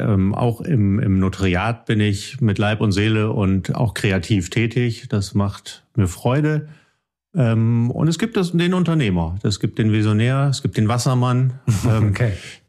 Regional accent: Wilhelmshaven, Lower Saxony, Germany; also born or lived in Stuttgart; Ich bin grundsätzlich geborener Schwabe, in Stuttgart geboren, seit 86 lebend in Wilhelmshaven, bin hier aufgewachsen und bin ein norddeutsches Kind. Meine Mutter ist Finnin, halber Finne.

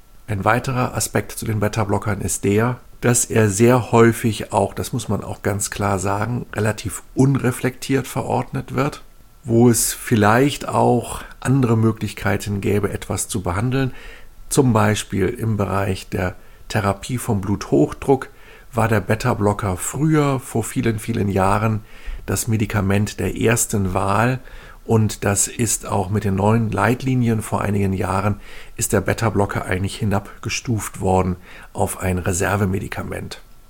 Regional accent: Northern Germany, Germany; ich komme ja aus Norddeutschland, da gehen viele Menschen segeln.

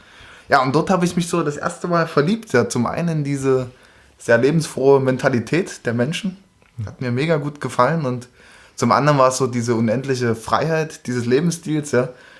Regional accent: Leipzig, Saxony, Germany; born there; also born or lived in Australia; so bin ich dann in Leipzig geboren.

